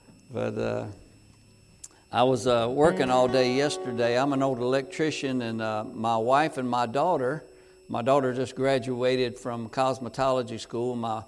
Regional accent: Carthage, North Carolina, United States; I'm from Carthage, North Carolina, and it's right next to Pinehurst, North Carolina, where they have the U.S. Golf Open tournaments and things like that. It's about an hour south of Raleigh.

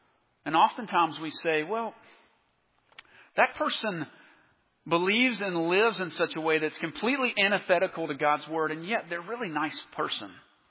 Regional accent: Nashville, Tennessee, United States; I grew up in Nashville, Tennessee, and I grew up on a little cul-de-sac in just a normal suburb.

